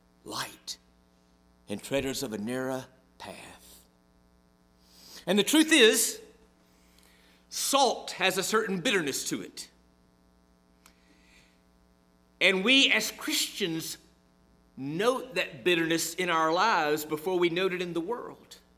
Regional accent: Montgomery, Alabama, United States; 61 years ago, in my hometown of Montgomery, Alabama, May of 1961

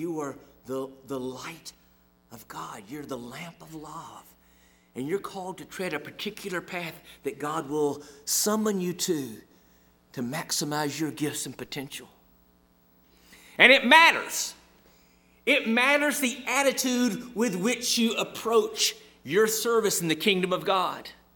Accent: Montgomery, Alabama, United States; 61 years ago, in my hometown of Montgomery, Alabama, May of 1961

